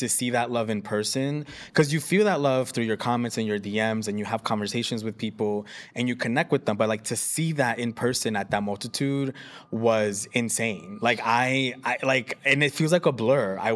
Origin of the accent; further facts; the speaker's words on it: Brooklyn, New York, United States; now in Jersey City, United States; I'm born and raised in Bushwick, Brooklyn. But I've lived here for 12 years.